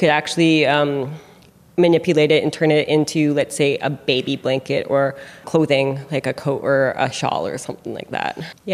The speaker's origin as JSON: {"language": "English", "town": "Vancouver", "region": "British Columbia", "country": "Canada", "tie": "born or raised there", "said": "growing up in Vancouver, I would always meet my family"}